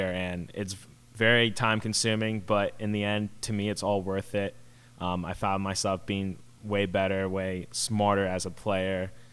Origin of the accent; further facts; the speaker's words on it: Harrisburg, Pennsylvania, United States; Like I said, I'm from Harrisburg, so it's not too far from here, so I'm definitely a homebody.